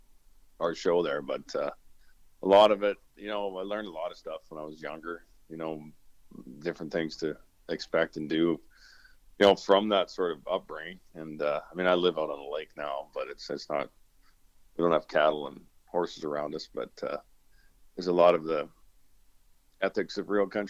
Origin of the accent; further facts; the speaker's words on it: Alberta, Canada; also born or lived in Australia; I was born in Australia. A lot of people don't know that, but my mom and dad divorced when I was five, and I moved back to Alberta, and I was raised on a Western lifestyle type, you know, type upbringing